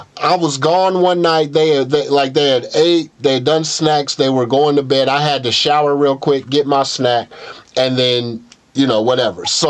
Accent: Lawrence, Kansas, United States; But I'm from Lawrence, and there's only one other dude in there from Lawrence

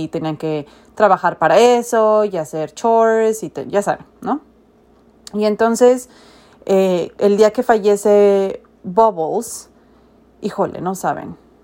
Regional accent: Mexico City, Mexico; como típica chilanga que soy, fui una vez.

